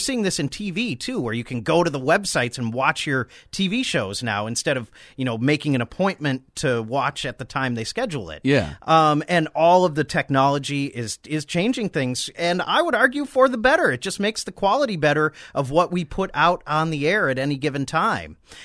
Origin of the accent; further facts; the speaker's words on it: Minneapolis, Minnesota, United States; So I'm from Minnesota, from Minneapolis originally. I grew up there.